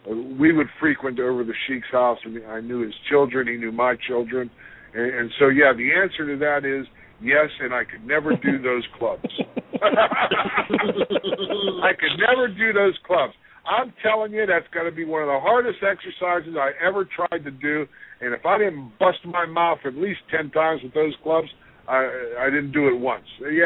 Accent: Pittsburgh, Pennsylvania, United States; And then in my hometown, the Pittsburgh Steel Mills, you know, there was taverns on every corner, three or four taverns

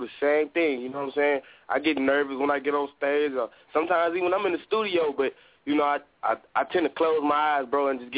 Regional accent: Arkansas, United States; But me, I'm from Arkansas, and we down south in the country.

